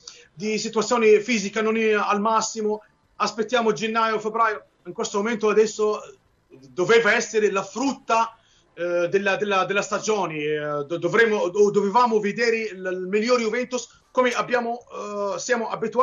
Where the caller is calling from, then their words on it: Benghazi, Libya; ti mando un grande abbraccio da Bengasi, da Libia, da parte mia, da parte di tutti i libici